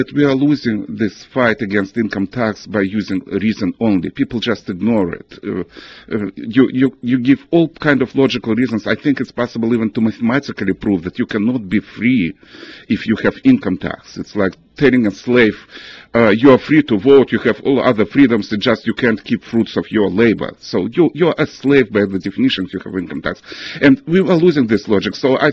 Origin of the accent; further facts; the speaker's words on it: Russia; now in United States; I came from Russia in 1980, and I know that sometimes I feel even that I came from the future to United States.